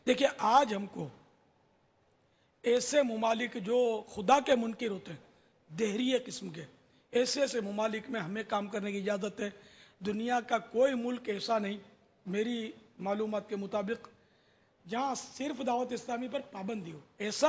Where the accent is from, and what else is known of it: Karachi, Sindh, Pakistan; born or raised there